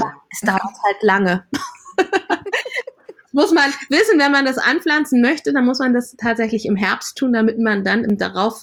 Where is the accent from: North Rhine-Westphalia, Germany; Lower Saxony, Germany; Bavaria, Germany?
Lower Saxony, Germany; born there; Also ich bin in Deutschland geboren, in Niedersachsen. Da wachsen viele Knollengemüse.